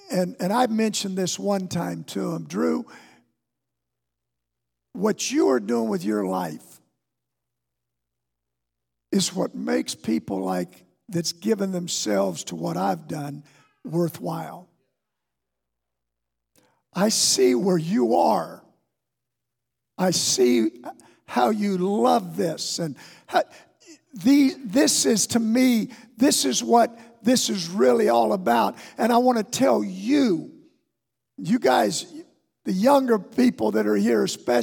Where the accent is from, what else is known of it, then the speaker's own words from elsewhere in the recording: Barberton, Ohio, United States; I'm glad I was raised in Barberton, Ohio.